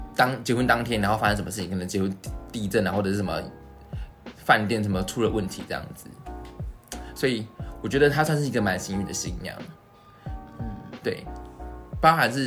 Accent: Taiwan; 这就是对我们台湾人来讲就是馒头啊，就是馒头。

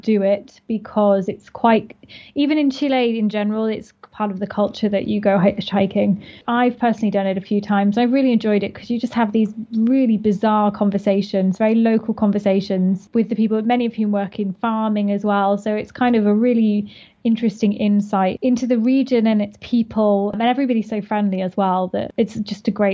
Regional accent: England, United Kingdom; accent: standard English; So for people who've not been to Glasgow, I have a very standard English accent.

